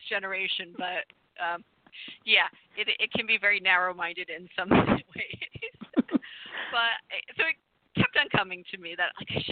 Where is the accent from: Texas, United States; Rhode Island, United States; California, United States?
Rhode Island, United States; accent: Rhode Island; I'm from Rhode Island. I don't pronounce my R's very well.